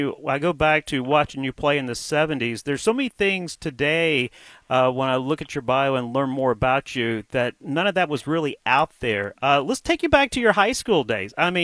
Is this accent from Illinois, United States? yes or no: no; Alabama, United States; it was one of these things growing up in Alabama.